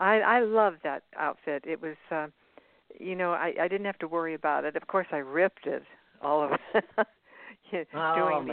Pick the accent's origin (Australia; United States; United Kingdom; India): United States; Tucson, Arizona; born there; I was born in Tucson.